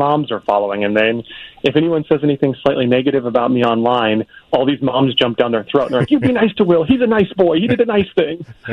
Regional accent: Phoenix, Arizona, United States; I'm from Phoenix. I've skied once.

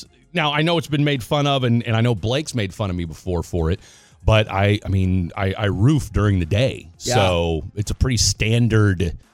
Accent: Midwest, United States; also born or lived in Houston; I'm from the Midwest, and I lived in Houston before I came here. There's no hockey.

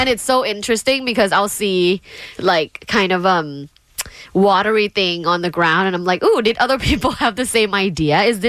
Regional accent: Bangkok, Thailand; So I grew up in Bangkok, right? And in Thailand, we have

